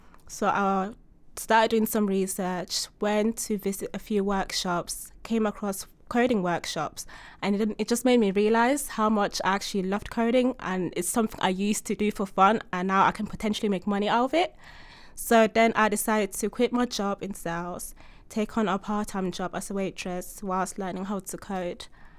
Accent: London, United Kingdom; I'm from London.

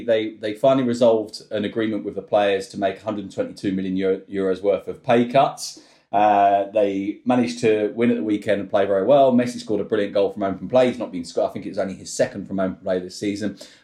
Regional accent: England, United Kingdom; now in Spain; Because, of course, obviously I'm maybe sensitive to this, being an Englishman who lives in Spain.

